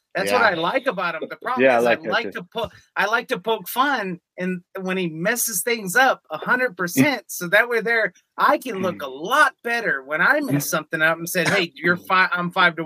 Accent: St. Louis, Missouri, United States; on top of that, too, I'm from the St. Louis area as well, where I was booking

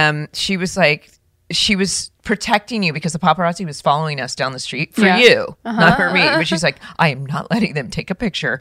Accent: California, United States; Hey, Rachel, did you know I grew up in Orange County?

